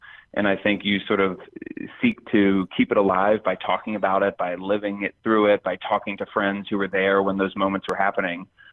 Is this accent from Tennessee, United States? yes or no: no; Camden, New Jersey, United States; also born or lived in Cherry Hill / Atlanta; I grew up in Camden, New Jersey, which was the, you know, the murder capital of the, I think, of the country. We quickly moved out of there to Cherry Hill for a while, then down to Atlanta.